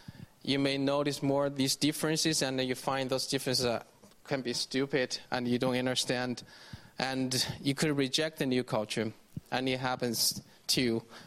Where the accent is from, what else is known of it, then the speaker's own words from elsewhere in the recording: China; English is a second language; moved away; I can relate to this very much because in China we have things that happen really, really fast. My hometown, when I left, there was no metro system whatsoever. Now we have 8 lines of metro system. And as a native, I don't know how to take metro in my hometown.